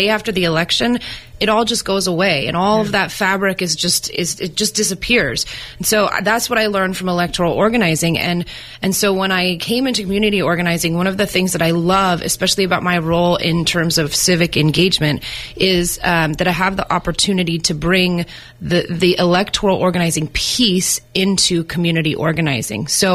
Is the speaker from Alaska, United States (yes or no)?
no; Sonoma County, California, United States; I'm born and raised in Sonoma County, and I actually did some environmental organizing for quite some time